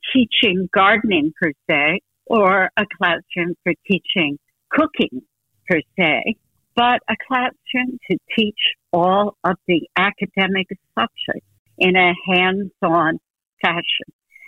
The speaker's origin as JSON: {"language": "English", "region": "New Jersey", "country": "United States", "tie": "born or raised there", "said": "Because when I grew up in New Jersey in the 50s."}